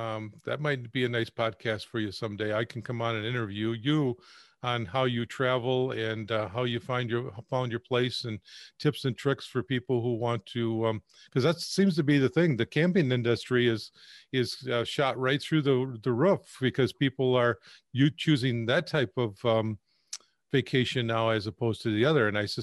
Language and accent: English; Michigan, United States; I'm born and raised in Michigan, and I just get the feeling that my genes are designed for Michigan weather